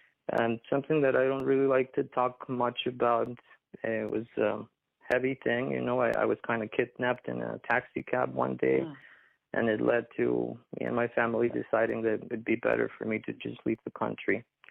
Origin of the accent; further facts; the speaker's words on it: Colombia; English is a second language; now in Montreal, California, United States; somebody makes fun of my accent or just the fact that I'm from Colombia.